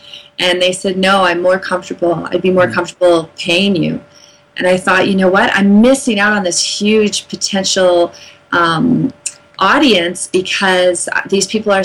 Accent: Canada; as a Canadian

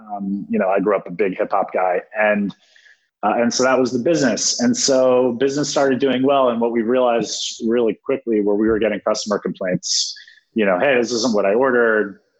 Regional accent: New Jersey, United States; in where I grew up in New Jersey.

